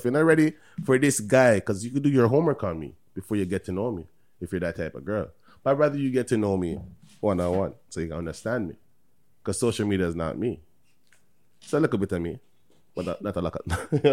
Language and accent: English; Toronto, Ontario, Canada; born there; I'm a Canadian. … I was born in Canada, Toronto. My dad is Ghanaian.